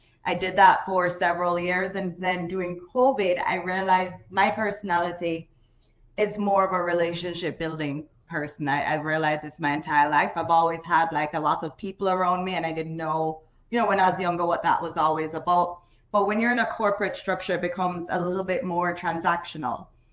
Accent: Jamaica; I am originally from Jamaica.

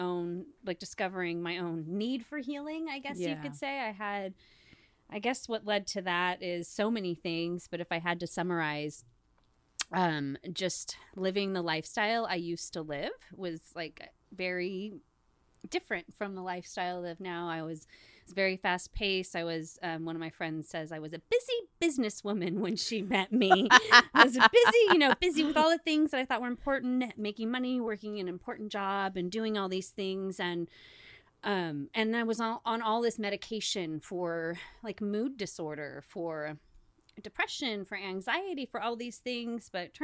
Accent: Los Banos, California, United States; I grew up, I was born and raised in Los Banos. My family comes from here. I had been away from Los Banos since I was like 19 years old before, you know, returning in 2020.

